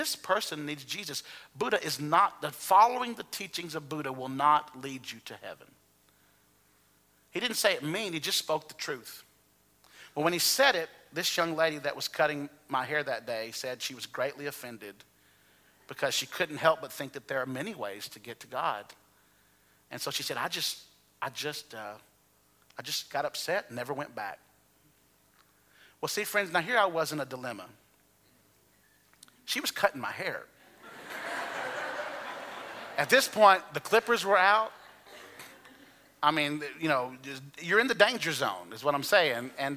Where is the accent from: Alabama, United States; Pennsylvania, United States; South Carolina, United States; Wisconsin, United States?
Alabama, United States; accent: Alabama; And then about three sentences in, my Alabama accent became greatly, you know, she greatly was aware